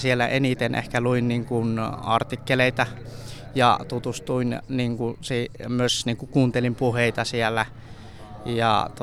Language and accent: Finnish; Iran; Finnish is a second language; now in Finland; Mä tulin Iranista niin kuin Turkiin ja Turkin kautta Kreikkaan. Ja Kreikasta niin kuin läpi Eurooppa sitten Suomeen kyllä.